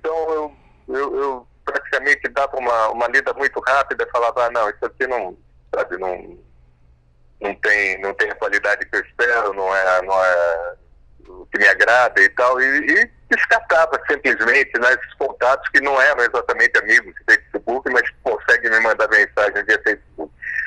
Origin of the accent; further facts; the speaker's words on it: São Paulo, Brazil; inclusive eu sou paulistano por excelência